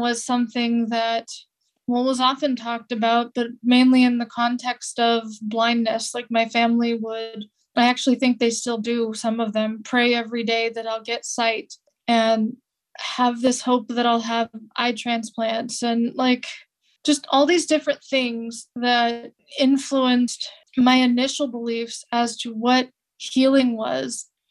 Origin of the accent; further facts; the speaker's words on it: California, United States; Like, I had relatives that would campaign against gay marriage where I grew up in California.